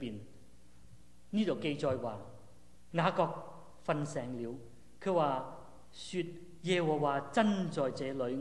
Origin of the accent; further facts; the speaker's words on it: Guangdong, China; 我廣東人知道，即是不奉獻那麼解。